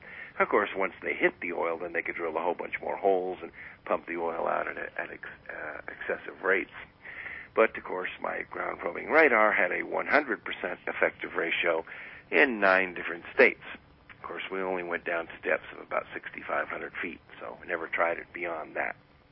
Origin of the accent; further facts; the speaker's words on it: Scotland, United Kingdom; After all, I'm a Scot. I'm kind of used to that temperature.